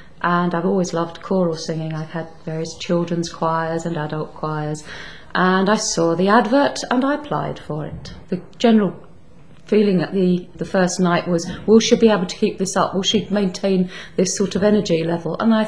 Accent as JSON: {"language": "English", "region": "England", "country": "United Kingdom", "said": "I'm English, but don't hold that against me. I'm half Scottish. Mum's a McGregor, born and bred at Bannockburn. So I think I've been accepted. And I've been living up here now for 27 years."}